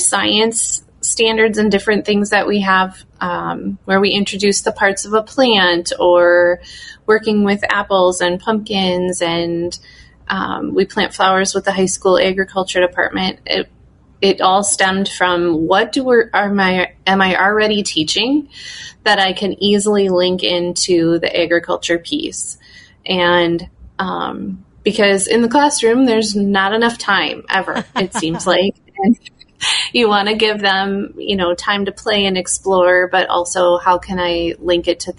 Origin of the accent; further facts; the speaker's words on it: Lake City, Minnesota, United States; I am from Lake City, Minnesota, and I teach kindergarten here in the classroom.